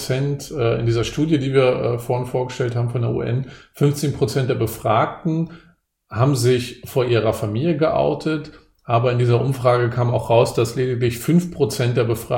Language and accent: German; East Germany, Germany; born there; ich wurde ja in der DDR geboren